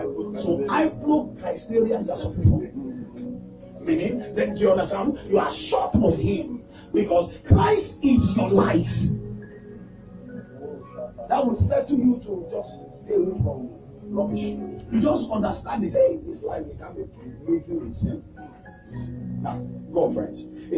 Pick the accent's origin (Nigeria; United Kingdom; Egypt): Nigeria; I'm a typical Yoruba man.